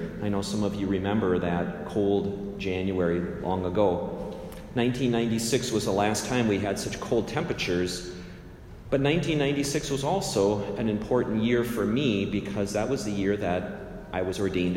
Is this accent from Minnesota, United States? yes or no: yes; Robbinsdale, Minnesota, United States; I went back to my hometown of Robbinsdale and I celebrated my first Mass as a priest.